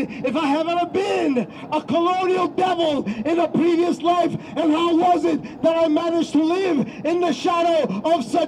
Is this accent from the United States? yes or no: no; Ecuador; Because I'm from Ecuador and I'm part Quechua native.